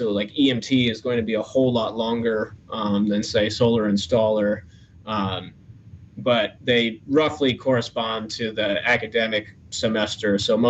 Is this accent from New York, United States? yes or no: yes; Ithaca, New York, United States; also born or lived in Brooklyn / New Orleans / Texas / Tennessee; I'm from Brooklyn originally, but I moved upstate to, I don't know if you're familiar with Ithaca, New York. I moved up there when I was pretty young. Then I moved back to the city, then to New Orleans, then to Texas, then to Tennessee